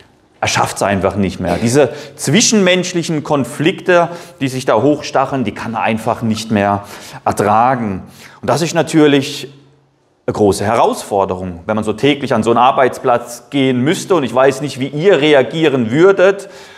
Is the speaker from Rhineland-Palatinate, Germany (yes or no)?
yes; Dierdorf, Rhineland-Palatinate, Germany; aus der evangelischen Gemeinschaft in Dierdorf, wo ich herkomme.